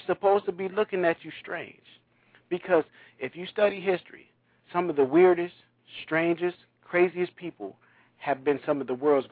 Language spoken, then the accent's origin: English; Saginaw, Michigan, United States; 20% of the proceeds go to my hometown of Saginaw, Michigan, to the City Rescue Mission.